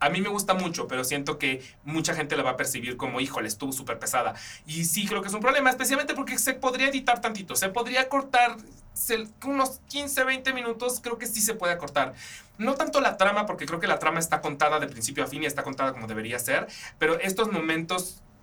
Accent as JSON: {"language": "Spanish", "country": "Mexico", "said": "a mi país y no me gusta. Pero bueno, más allá de eso, que eso lo percibo yo como mexicano"}